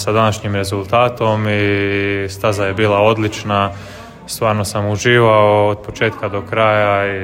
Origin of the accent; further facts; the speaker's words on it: Croatia; ja najviše uživam trčati tu kod nas u Hrvatskoj na našim utrkama